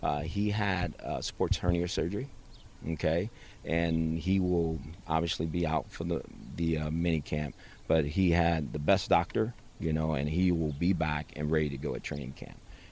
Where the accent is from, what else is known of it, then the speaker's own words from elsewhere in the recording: West Coast, United States; No, I was not, because I'm from the West Coast